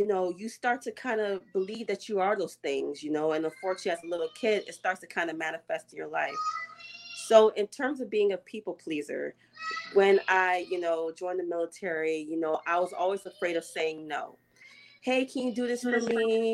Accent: Nigeria; being Nigerian is a trauma for me.

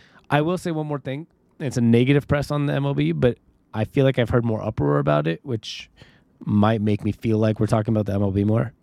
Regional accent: Seattle, Washington, United States; if you look at some of our friends that weren't born and raised in Seattle, we were Sonics fans.

